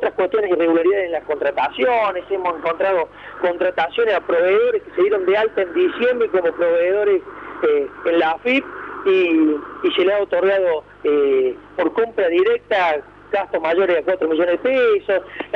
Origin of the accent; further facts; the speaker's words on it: Villa María, Córdoba, Argentina; tengo mi estudio público en Villa María, soy de Villa María, tengo propiedad en Villa María.